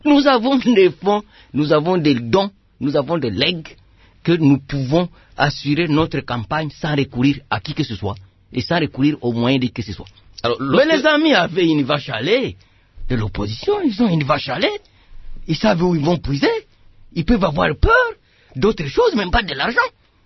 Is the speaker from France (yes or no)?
no; Mbuji-Mayi, Kasaï-Oriental, DR Congo; Je viens de Mbujimayi.